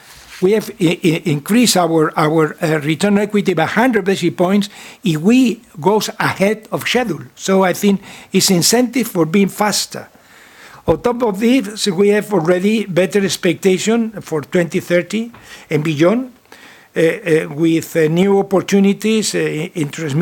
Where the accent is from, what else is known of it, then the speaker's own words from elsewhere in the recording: Bilbao, Basque Country, Spain; English is a second language; although the people from Bilbao, we have the reputation of being a little exaggerated sometimes